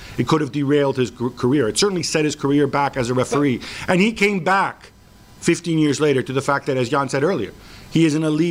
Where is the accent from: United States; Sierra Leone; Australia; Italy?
Italy; I'm from Italy.